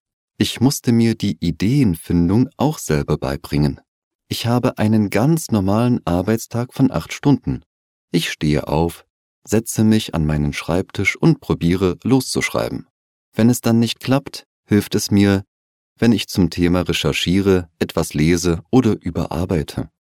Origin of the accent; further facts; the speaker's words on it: Liechtenstein; moved away; also born or lived in Vienna, Austria / Berlin, Germany; Ich komme aus Liechtenstein und bin dort aufgewachsen. Als ich nach Wien und später nach Berlin gezogen bin, haben mich dort die Leute immer auf meinen Dialekt angesprochen.